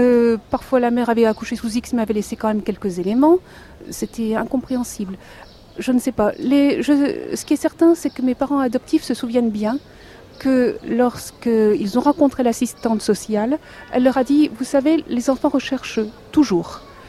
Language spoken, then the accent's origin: French; Paris, Île-de-France, France; born there; also born or lived in Villeneuve-d'Ascq; Je suis née à Paris, j'ai été adoptée là-bas. Et ensuite, nous avons habité pendant une bonne dizaine d'années à Villeneuve-d'Ascq.